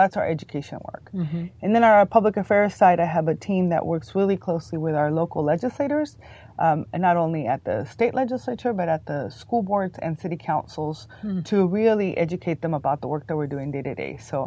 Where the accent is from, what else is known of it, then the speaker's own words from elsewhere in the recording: Tijuana, Baja California, Mexico; I grew up in Tijuana, and so as a binational person